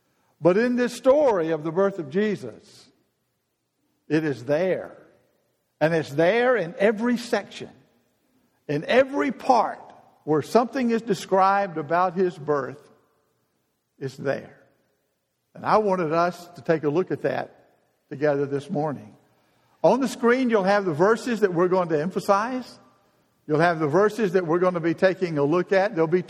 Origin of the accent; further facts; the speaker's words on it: Decatur, United States; I remember growing up in Decatur that my mother on Christmas Day, or when she was decorating for Christmas, early on when we lived in the house I was brought up